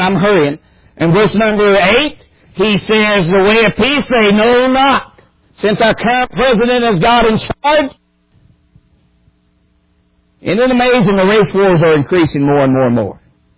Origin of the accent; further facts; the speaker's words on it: Bradshaw, West Virginia, United States; Folks, I was raised in Bradshaw Mountain, McGough County, West Virginia. There were 10 of us lived out of 11. I was the baby boy of those 10. We were poorer than Job's turkey, as the old saying goes.